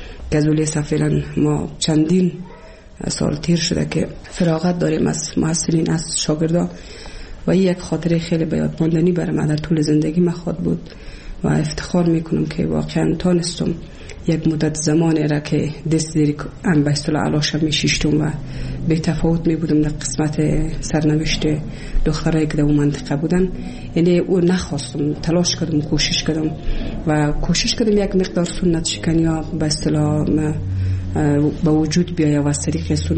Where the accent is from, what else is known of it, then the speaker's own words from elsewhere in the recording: Kabul, Afghanistan; ولسوالی شیبر ولایت بامیان هستم. در سال 1356 در یک خانواده روشن فکر من در ولایت کابل به دنیا آمدم و تحصیلات خودم در کابل و پایان رسادم تا صنف 12 را